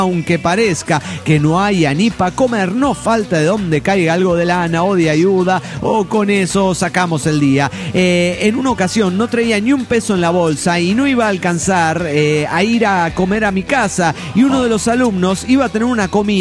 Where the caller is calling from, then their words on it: San Antonio, Texas, United States; de San Antonio, Texas, Estados Unidos de Norteamérica.